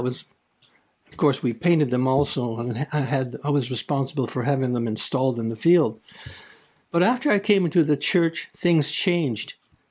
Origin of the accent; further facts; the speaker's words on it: Coquitlam, British Columbia, Canada; I was raised in Coquitlam, and my neighbor, his name was Albert. We grew up together. He was born in June of 43, and I was born in April of 43